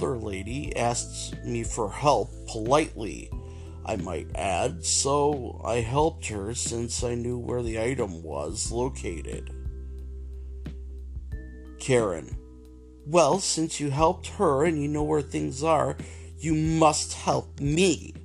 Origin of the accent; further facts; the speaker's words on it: Ohio, United States; born there; I'm half Mexican, half white. I was born in Ohio, and my parents were born in Ohio, regardless of me being of Mexican descent, and that I was born here in America.